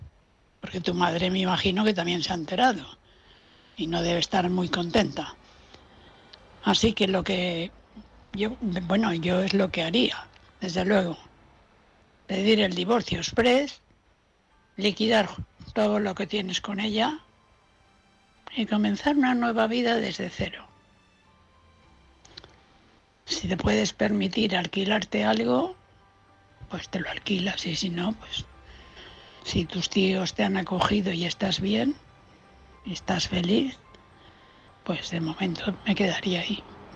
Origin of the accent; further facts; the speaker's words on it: Valencia, Valencian Community, Spain; de Valencia.